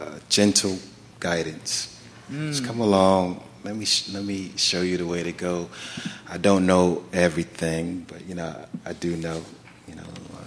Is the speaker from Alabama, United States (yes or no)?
no; Philadelphia, Pennsylvania, United States; I grew up in Philadelphia, and I really enjoyed the work that … did with on Philadelphia International